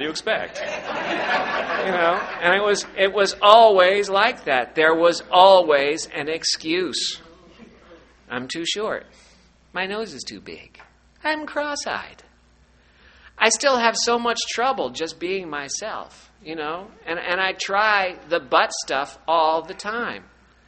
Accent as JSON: {"language": "English", "region": "New York", "country": "United States", "said": "I'm from New York. We don't do that in New York."}